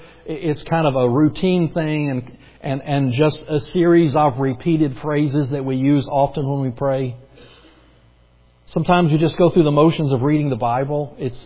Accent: the South, United States; I grew up in the South. Most of you know

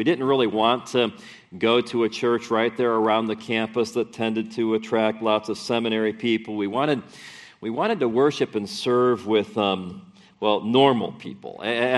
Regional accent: Gary, Indiana, United States; Now, I grew up in Gary.

